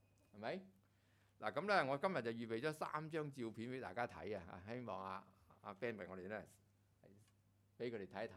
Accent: China; 咁唔好講到咁遠嗰啲人啦，啲外國人啊，講我哋中國人啦

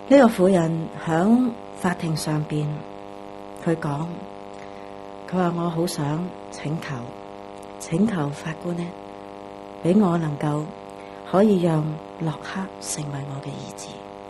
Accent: China; 日本人怎样去对我们中国人的时候

